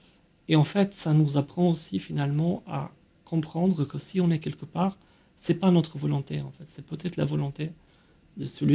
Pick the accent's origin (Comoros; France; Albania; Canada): Albania; Quand j'étais petit en Albanie, malgré le fait qu'on était dans un pays totalement isolé, enfermé sur lui-même